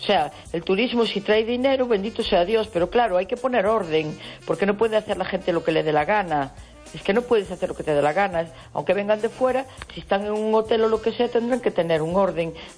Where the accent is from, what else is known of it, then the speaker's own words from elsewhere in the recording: Galicia, Spain; No sé para qué vine, porque he hecho de menos mi casa, porque como Galicia no hay nada.